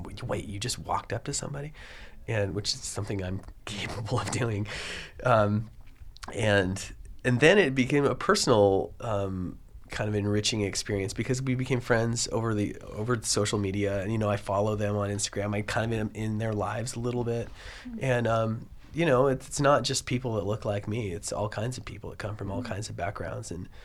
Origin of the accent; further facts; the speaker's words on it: Idaho, United States; I grew up in Idaho, and it's pretty much white people out there.